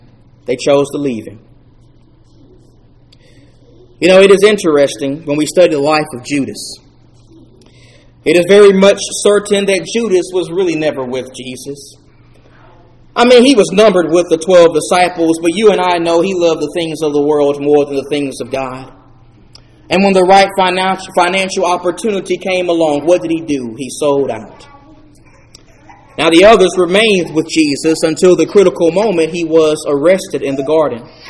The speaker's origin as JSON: {"language": "English", "region": "Texas", "country": "United States", "accent": "Texan", "said": "You can tell I'm from Texas. That can happen sometimes when you're from deep south."}